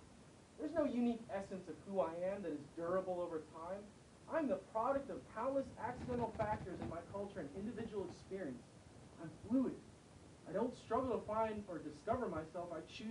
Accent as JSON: {"language": "English", "town": "Chicago", "region": "Illinois", "country": "United States", "tie": "born or raised there", "said": "I remember growing up in Chicago, my first experience with The Onion was picking up this newspaper on the subway."}